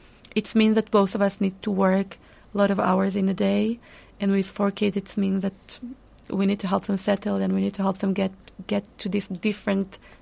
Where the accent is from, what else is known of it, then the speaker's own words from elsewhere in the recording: Beersheba, Southern District, Israel; English is a second language; I'm coming from Israel. I was growing up there for the last 40 years. I was born at Be'er Sheva to an Orthodox family. I'm the second of four girls.